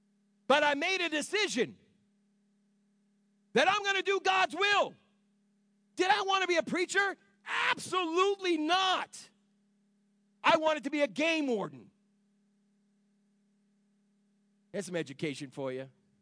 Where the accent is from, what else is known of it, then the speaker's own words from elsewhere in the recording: Phillipston, Massachusetts, United States; I grew up in Phillipston, Massachusetts. I was born April 2nd, 1966. The house my parents bought, they bought for $8,000.